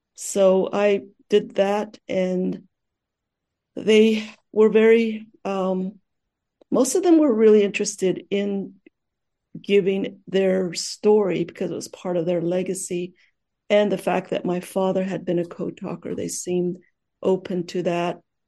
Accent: New Mexico, United States; first language Navajo; English is a second language; also born or lived in Arizona; I grew up on the Navajo Nation homeland in New Mexico and Arizona. And at the time when I was in school, like my father, we were forbidden to speak our language, Navajo language.

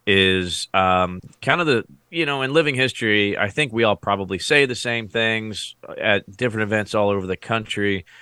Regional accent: United States; there's no greater feeling of being an American for me than being at an air show

